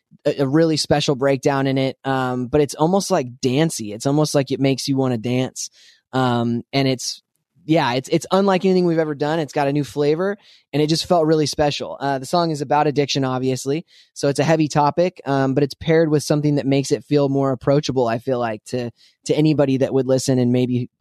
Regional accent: Spokane, Washington, United States; I grew up in Spokane, Washington. I was raised in the church. My dad was a pastor.

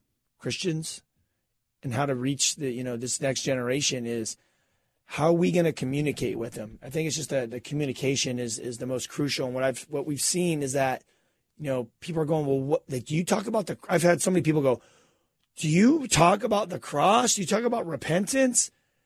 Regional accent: California, United States; I'm from Cali.

